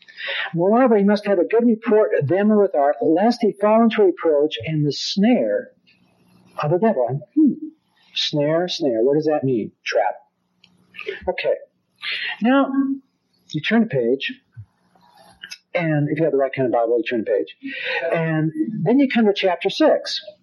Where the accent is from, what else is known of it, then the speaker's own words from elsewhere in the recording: Los Angeles, California, United States; Now, when I was in my first church, I grew up in Los Angeles, and I pastored a church in a place called Nowhere, California.